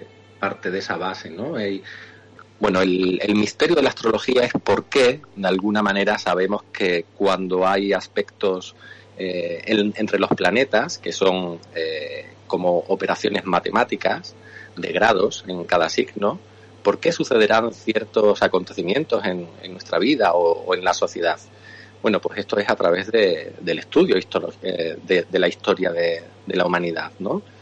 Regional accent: Extremadura, Spain; now in Seville, Spain; Sí, aquí estoy en Sevilla, aunque soy extremeño, pero llevo ya pues más de 20 años en Sevilla, así que estoy acogido aquí

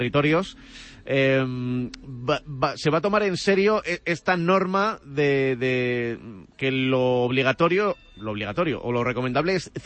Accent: Pamplona, Navarre, Spain; yo soy de Pamplona y también allí en Navarra

